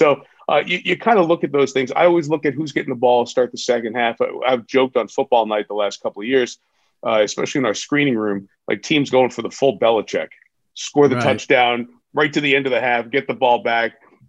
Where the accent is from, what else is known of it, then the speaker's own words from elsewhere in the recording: Whitestone, New York, United States; I grew up in Whitestone. I grew up, Whitestone. You know, 5-6 minutes from Shea and when it was Shea